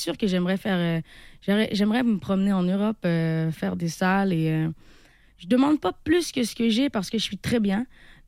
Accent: Quebec, Canada; accent: Quebec; Oui, mais moi, au Québec, j'ai un accent.

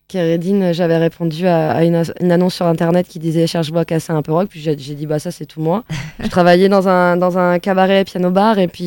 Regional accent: France; Voilà, je suis française, quoi.

